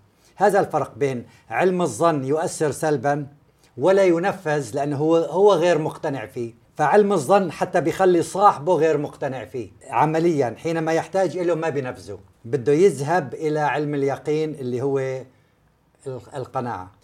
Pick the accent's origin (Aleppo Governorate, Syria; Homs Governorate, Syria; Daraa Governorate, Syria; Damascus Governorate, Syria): Aleppo Governorate, Syria; Aleppo; عم بحكي من ناحية عمري. كان عندنا في حلب قضيتين كذب، أنا كنت حاضرهم لما كنت شاب صغير